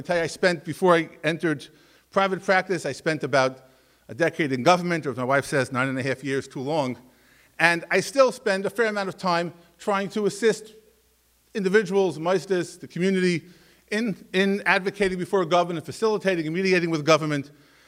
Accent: Borough Park, New York, United States; I grew up in Borough Park on 56th Street, around the corner from Rav Big Space Medrash.

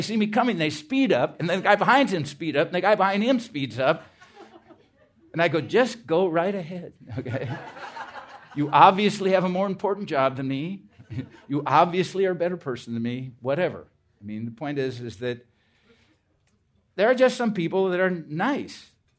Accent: Iowa, United States; Now, it wouldn't be bad because I'm from Iowa. There's something called Iowa Nice.

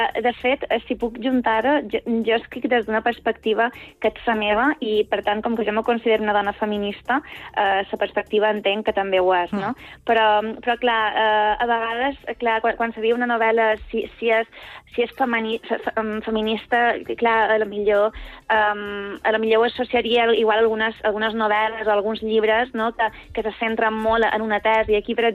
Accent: Sa Pobla, Balearic Islands, Spain; això de ses illes t'ho diuen el primer dia, també, que és més o menys quan també te diuen i tu d'on ets? I dius, de sa pobla.

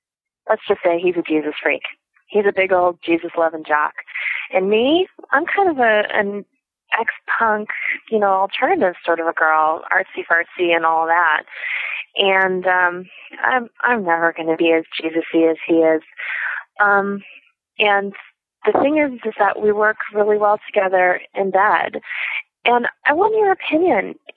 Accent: Pennsylvania, United States; I'm from Pennsylvania

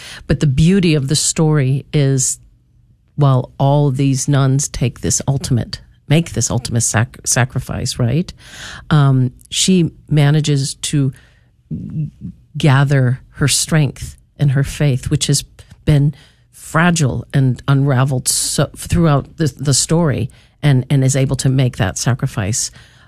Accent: New Hampshire, United States; I'm a kid from New Hampshire, blue collar upbringing, had no idea what opera was.

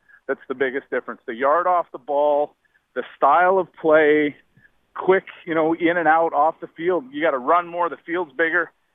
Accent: Canada; And walking out on that field and being a Canadian kid, seeing games up there, just the environment's intimidating.

